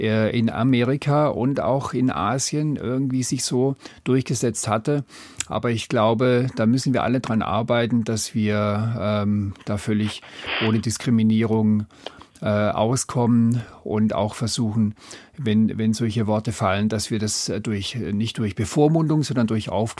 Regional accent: Calw, Baden-Württemberg, Germany; born there; Ich bin in Calw geboren, ist nicht so weit weg.

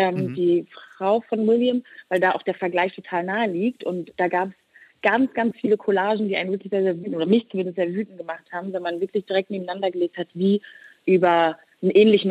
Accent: Rwanda; Ich komme ja auch aus Rwanda, aus Afrika

